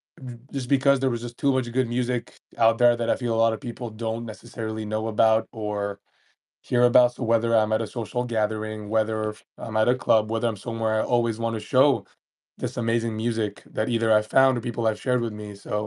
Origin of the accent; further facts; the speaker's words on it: Spain; I live in Spain. I was raised in Spain.